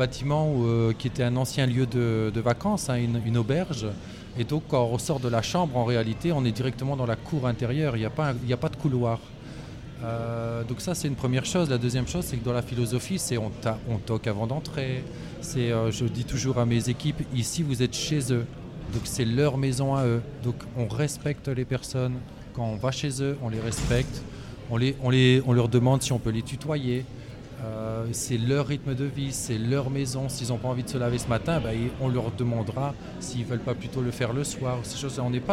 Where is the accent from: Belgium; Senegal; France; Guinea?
Belgium; Je viens de Belgique